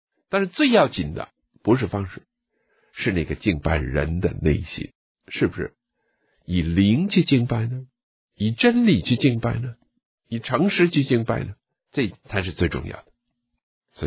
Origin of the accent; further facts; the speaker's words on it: China; 因为我是一个中国人。